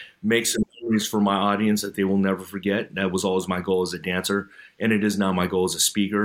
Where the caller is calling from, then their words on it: California, United States; I'm coming in from the Bay Area here in California.